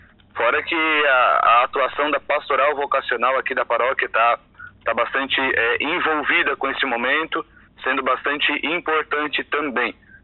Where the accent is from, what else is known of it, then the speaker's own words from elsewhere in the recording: Santa Rosa do Sul, Santa Catarina, Brazil; Isso, sou natural de Santa Rosa, nascido aqui e criado aqui também.